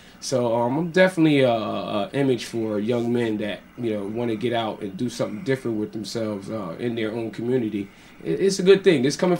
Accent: New Hallville, United States; Yeah, I did. I grew up in New Hallville 42 years.

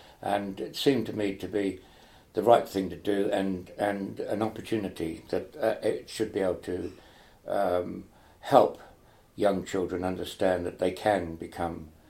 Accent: New Zealand; now in Sydney, Australia; I'm from New Zealand. I live in Australia, live in Sydney.

